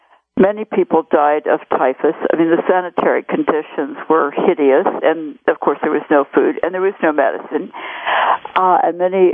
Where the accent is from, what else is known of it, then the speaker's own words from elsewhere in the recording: the Ozarks, United States; I come from the Ozark Mountains, where we didn't have this opportunity.